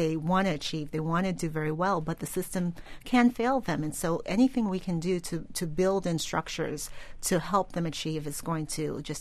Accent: Brooklyn, New York, United States; I grew up in Brooklyn myself, and there weren't these wonderful charter schools back then

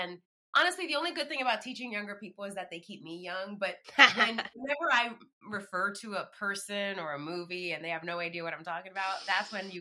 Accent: Bronx, New York, United States; I literally know no one in the industry. I grew up in the Bronx.

